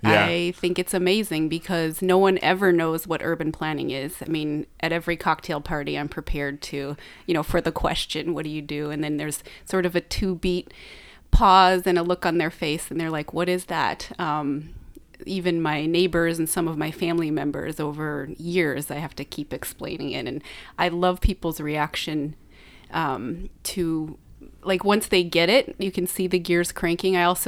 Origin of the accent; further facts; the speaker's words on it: Galesburg, Illinois, United States; my stepfather was appointed to fill a vacancy on the city council in my hometown of Galesburg, Illinois